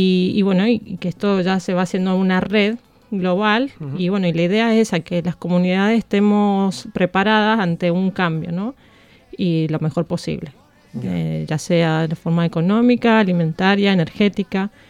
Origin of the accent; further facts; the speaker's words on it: Argentina; now in Bilbao, Spain; Soy argentina. Hace tiempo que vivo aquí en Bilbao.